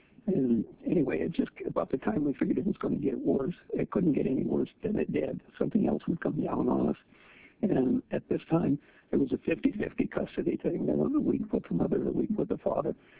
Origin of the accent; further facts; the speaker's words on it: Ketchikan, Alaska, United States; I'm from Ketchikan.